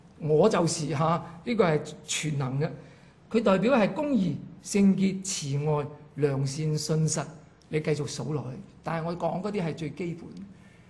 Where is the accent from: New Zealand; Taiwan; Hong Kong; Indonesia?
Hong Kong; 我们香港人经常都是这样说的。